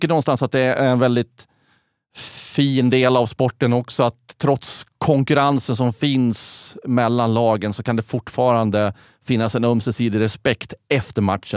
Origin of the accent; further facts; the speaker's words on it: Fagersta, Västmanland County, Sweden; Men jag är från Fagersta i övrigt